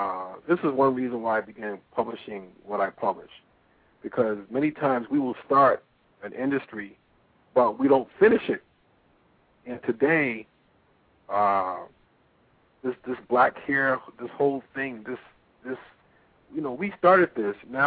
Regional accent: Boston, Massachusetts, United States; now in Atlanta, United States; Yeah, I live in Atlanta. I was born and raised in Boston.

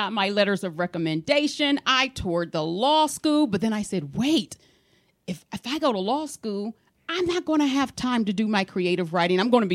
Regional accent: Columbus, Ohio, United States; I am from Columbus, Ohio originally, yes.

